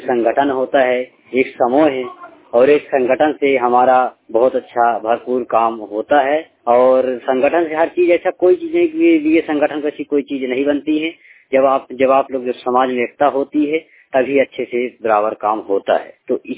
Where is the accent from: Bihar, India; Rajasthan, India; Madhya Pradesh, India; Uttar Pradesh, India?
Madhya Pradesh, India; now in Jabalpur, India; और मैं पढ़ाई करता हूँ जबलपुर में, और मैं जिला कटनी का रहने वाला हूँ, मध्य प्रदेश, और ग्राम पंचायत बरमानी का।